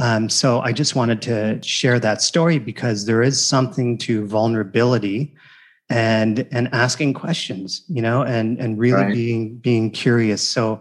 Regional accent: Canada; being Canadian, back in Canada for the first time in 3 years

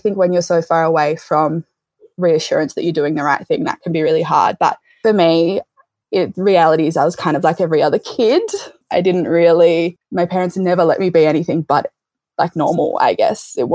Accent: Dubbo, New South Wales, Australia; born there; So when I was born, pretty much I was born in Dubbo, on Wiradjuri country in Dubbo. So I was airlifted from Dubbo to Sydney

